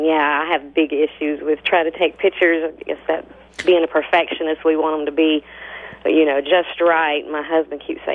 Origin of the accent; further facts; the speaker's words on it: Asheville, North Carolina, United States; Okay, well, I'm from the mountains, Asheville.